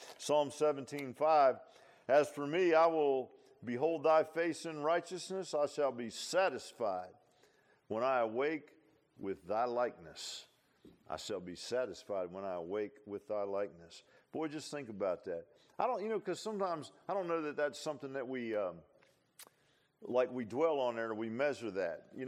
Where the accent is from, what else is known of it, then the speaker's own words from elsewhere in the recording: Virginia Beach, Virginia, United States; I grew up in Virginia Beach and I lived at the ocean